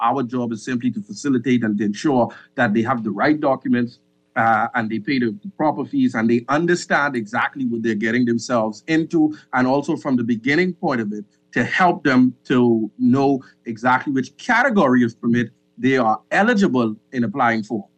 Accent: New Providence, Bahamas; And as per my experience, Naughty, and especially growing up in the Camp Road area, it was all love. We didn't have this whole Haitian Bahamian thing.

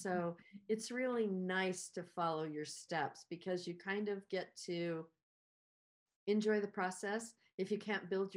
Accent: Ogden, Utah, United States; I mean, I was born and raised in Ogden, Utah, because I'm too afraid to go very far away.

